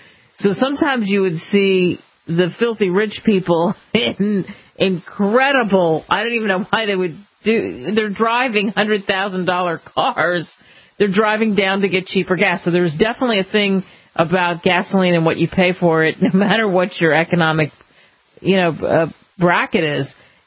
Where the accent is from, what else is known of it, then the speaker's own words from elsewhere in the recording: New Jersey, United States; now in Nebraska, United States; since I grew up in New Jersey, we didn't pump gas. It was illegal. You weren't allowed to pump gas. Not until I moved to Nebraska did I ever have anything to do with pumping gas.